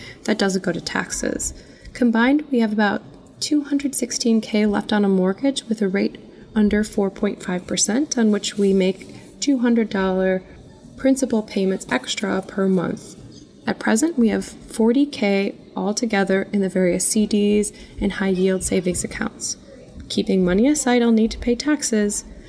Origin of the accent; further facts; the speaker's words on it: Crystal Lake, Illinois, United States; from Crystal Lake, a suburb of Chicago.